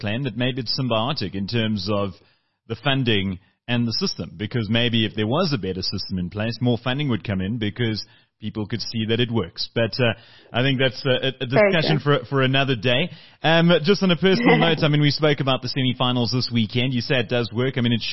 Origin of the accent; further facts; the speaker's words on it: Eastern Cape, South Africa; I come from the Eastern Cape, and Eastern Cape rugby is everything, everything.